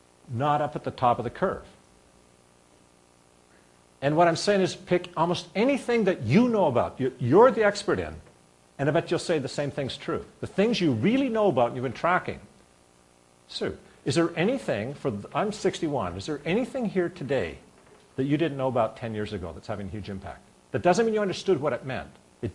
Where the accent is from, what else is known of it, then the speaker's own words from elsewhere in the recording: Canada; That's a Canadian reference to remind you that I'm Canadian.